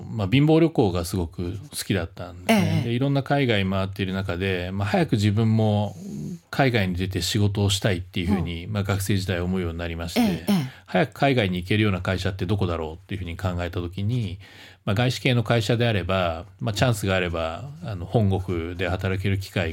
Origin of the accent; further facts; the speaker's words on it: Ukiha, Fukuoka, Japan; born there; 生まれは浮羽ですね。浮羽の当時吉井町っていうところで、はい、まあ、母方の実家がそちらにありましたので、まあ、里帰り出産という感じですかね、はい、それで生まれました。